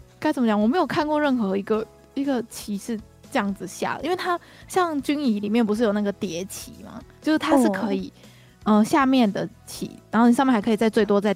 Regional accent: Kaohsiung, Taiwan; 我们是高雄人，我觉得对于高雄人来说

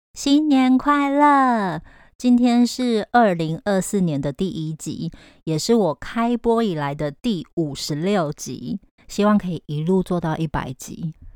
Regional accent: Taiwan; 因为这是身为台湾人的优势，我们有两个年可以过

